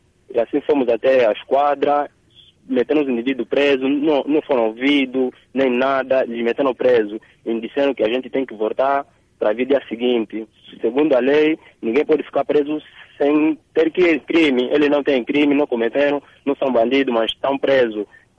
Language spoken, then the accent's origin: Portuguese; Angola; nós, como angolano, povo autóctone